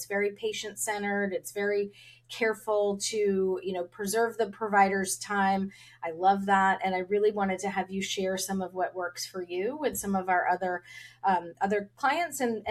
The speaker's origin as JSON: {"language": "English", "town": "Long Island", "region": "New York", "country": "United States", "lives_now": "Charleston, United States", "said": "I'm from Long Island, so that's my home, but I know it's a little bit different here in Charleston, South Carolina, where I am now."}